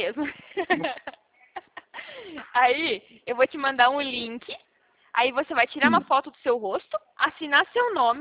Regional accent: Paraná, Brazil; eu sou paranaense.

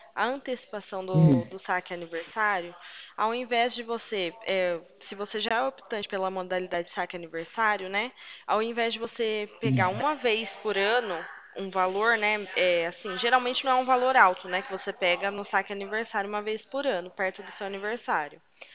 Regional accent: Santa Bárbara d'Oeste, São Paulo, Brazil; Eu sou de Santa Bárbara do Oeste, interior de São Paulo.

